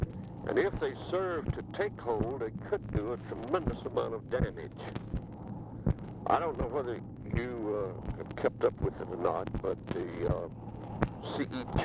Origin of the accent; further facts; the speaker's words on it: Alabama, United States; asked to announce the first four anti-poverty projects in Alabama. One of which, by the way, is in my hometown.